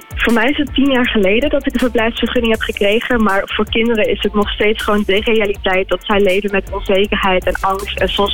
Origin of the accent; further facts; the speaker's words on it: Friesland, Netherlands; born there; mijn ouders zijn gevlucht vanuit Syrië naar Nederland. En ze hadden geen verblijfsvergunning. Dus ik ben geboren in Friesland. Maar vanaf daar heb ik op 13 verschillende plekken gewoond.